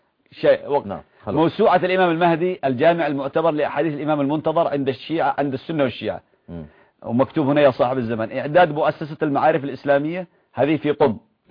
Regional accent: Yemen; إذن أنا باعتباري يمني

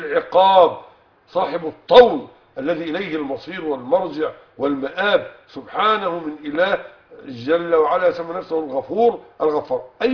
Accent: Egypt; قميصك الذي ترتديه أن عندنا في مصر يسمونه جلابية، وهذا خطأ لغوي

